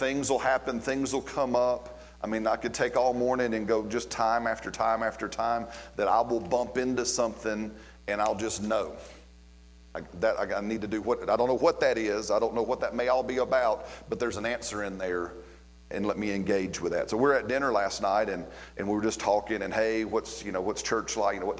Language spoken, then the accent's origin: English; Alabama, United States; I'm from Alabama, y'all. Did y'all know that? I mean, if you can't tell, I am not from around here, right?